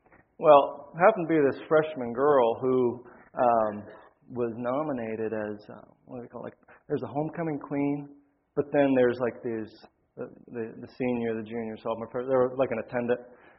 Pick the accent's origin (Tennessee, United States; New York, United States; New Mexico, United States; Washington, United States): Tennessee, United States; Mountain City; moved away; also born or lived in Lancaster, Pennsylvania; We all grew up in Tennessee. I was 6 weeks old when we moved from Lancaster, Pennsylvania, to Mountain City, Tennessee, a small rural town.